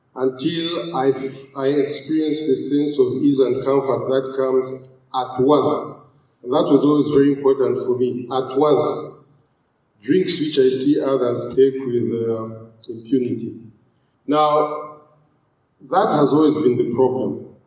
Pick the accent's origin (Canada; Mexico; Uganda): Uganda; I am from Uganda in East Africa.